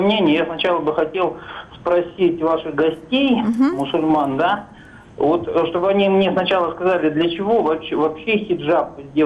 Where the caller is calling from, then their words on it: Chita, Zabaykalsky Krai, Russia; У нас в Чите тоже есть такие, значит, школы